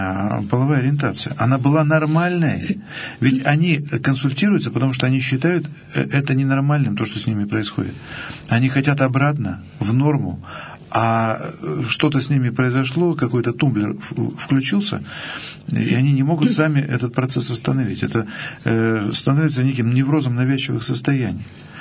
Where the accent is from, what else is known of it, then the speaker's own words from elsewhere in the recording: Russia; Просто потому, что мы родились и живем в России.